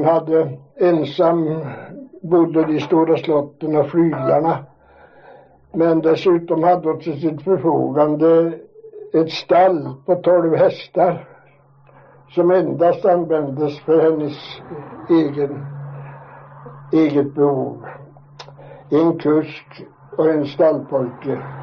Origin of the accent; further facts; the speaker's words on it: Ljung, Östergötland, Sweden; born there; Jo, jag är född 1890 i Ljungs församling under Ljungs säteri.